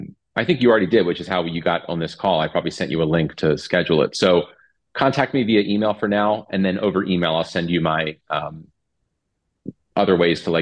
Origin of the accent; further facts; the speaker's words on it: Maryland, United States; I'm from Maryland, so we're known for crab cakes, like a delicious Maryland food